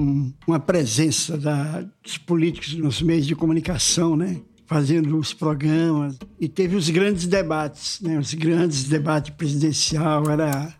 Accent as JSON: {"language": "Portuguese", "region": "Sergipe", "country": "Brazil", "tie": "born there", "said": "Eu nasci em 48, lá em Sergipe, e com 15 anos eu já fui trabalhar numa redação"}